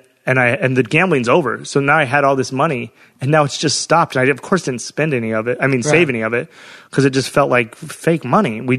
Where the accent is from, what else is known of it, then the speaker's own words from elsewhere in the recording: Wyoming, United States; But I'm from Wyoming, so that's not like